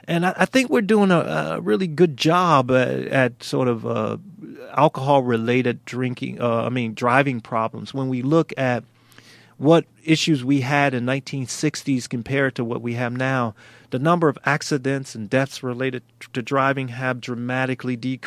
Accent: Miami, Florida, United States; Yeah, yeah. I'm from Miami, so.

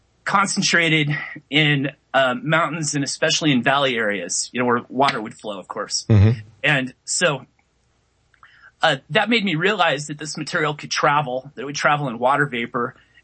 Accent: Medford, Oregon, United States; at least one had landed in my hometown of Medford, Oregon, just a few miles from where I currently live

